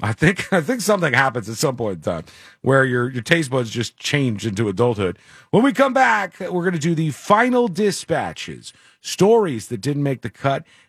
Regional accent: Florida, United States; I'm from Florida, and I live in Texas

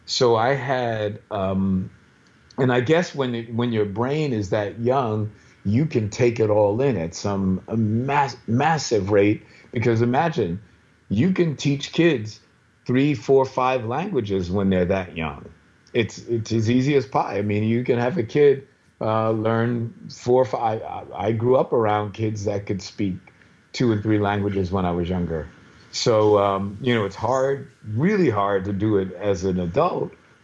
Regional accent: New York, United States; So I was raised on the Lower East Side of New York, which at that time was a community full of immigrants.

